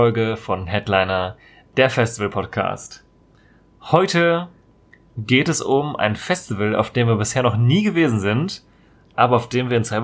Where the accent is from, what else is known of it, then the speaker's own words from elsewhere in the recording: Marburg, Hesse, Germany; Das ist in Eschwege, das ist relativ nah an meiner Heimatstadt eigentlich. Komme ursprünglich aus Marburg in Hessen.